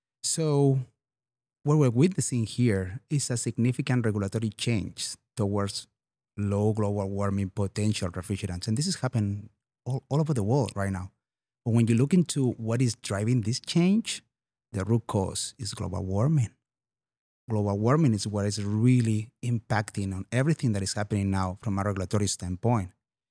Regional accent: Barcelona, Catalonia, Spain; English is a second language; So I'm original from Spain, from Barcelona. And so we have been using R32 many years over there.

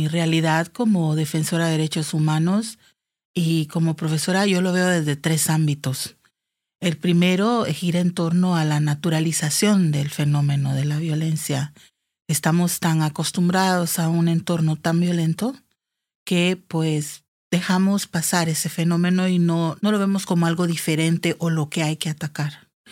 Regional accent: La Ceiba, Atlántida, Honduras; específicamente en La Ceiba, que es la ciudad de donde yo vengo.

